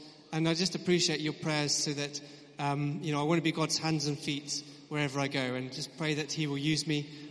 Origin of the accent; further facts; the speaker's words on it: Bristol, South West England, United Kingdom; So I came to Christchurch in 2009. I grew up in Bristol. And for the last year, I've been in Oxford. So I've been in total 6 years in Christchurch